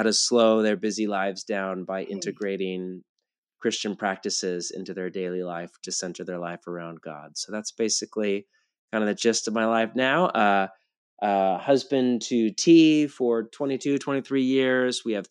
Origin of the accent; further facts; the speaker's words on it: California, United States; And I knew I'm from California, and I'd always kind of dreamed of, whenever my time was done pastoring in Bridgetown, of coming back here eventually for the second half.